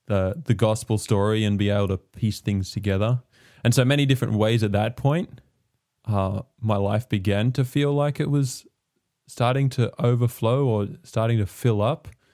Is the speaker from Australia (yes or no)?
yes; Australia; also born or lived in New Zealand; I was born in Australia and raised in the church, so in a similar background in that sense. But I did spend 4 years in New Zealand growing up.